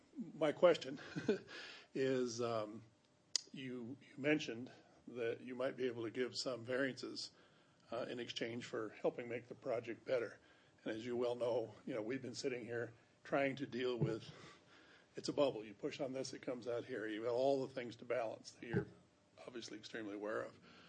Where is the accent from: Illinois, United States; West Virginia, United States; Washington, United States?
Washington, United States; Edmonds; I'm from Edmonds. Trust me.